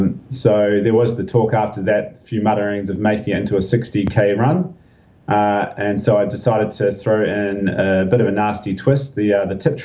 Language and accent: English; Lower Hutt, Wellington, New Zealand; I am actually from Lower Hutt myself, so I'm a Wellington.